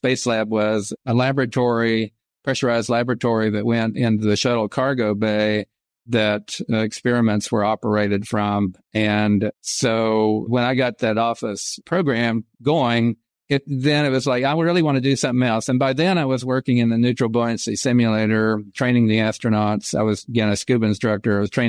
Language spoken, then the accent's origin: English; Coalwood, West Virginia, United States; I could tell the story about growing up in Colwood and building rockets all day long